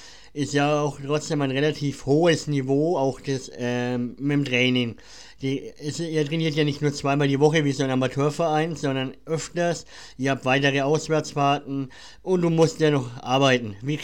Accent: Bavaria, Germany; accent: Franconian; ich bin auch aus Franken. Das hört man vielleicht minimal am Dialekt.

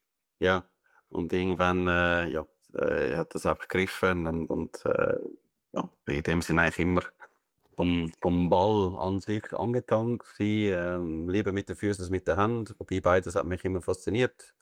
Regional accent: Glattbrugg, Zurich, Switzerland; Ja, ich bin in Glattbruck aufgewachsen.

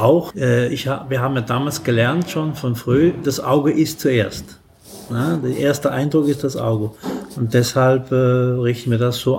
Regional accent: Saarland, Germany; also born or lived in Rhineland-Palatinate; Ja, halb Saarländer und halb Pfälzer, würde ich mal so sagen.

